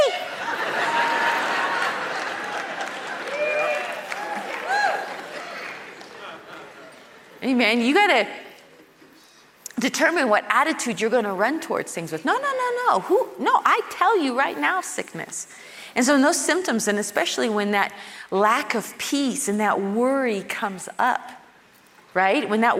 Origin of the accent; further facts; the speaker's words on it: Kit Carson, Colorado, United States; Living in a little tiny community, little tiny town, Kit Carson, I was born and raised in Colorado, and town of 350 people.